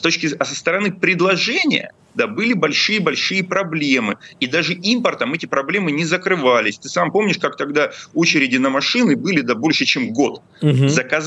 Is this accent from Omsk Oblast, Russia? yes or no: no; Rostov-on-Don, Rostov Oblast, Russia; Мой родной город Ростов-на-Дону.